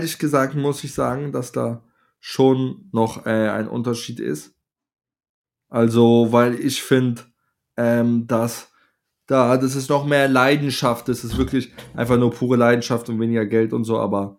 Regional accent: Bremen, Germany; ich muss als Bremer sagen, das ist einfach schon geil.

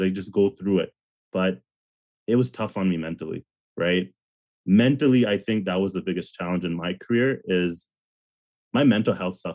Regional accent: Edmonton, Alberta, Canada; Obviously, I'm from Edmonton. I'm an Edmonton Oilers fan.

